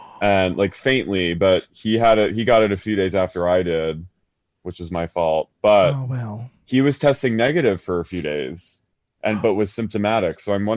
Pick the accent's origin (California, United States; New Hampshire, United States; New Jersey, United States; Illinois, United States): New Jersey, United States; Haddonfield; I'm from Haddonfield, which is like Camden County, Cherry Hill.